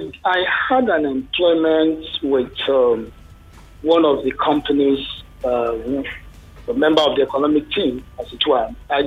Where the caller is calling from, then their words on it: Ogun, Nigeria; Yeah, I'm calling from Ogun State.